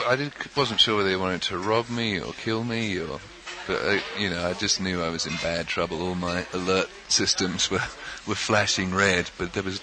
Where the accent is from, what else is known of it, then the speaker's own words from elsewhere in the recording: England, United Kingdom; I mean, I come from England, which is a pretty drunken place